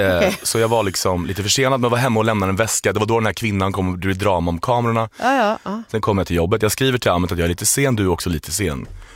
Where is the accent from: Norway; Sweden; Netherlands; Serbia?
Norway; Jag kommer direkt från hemlandet, Norge.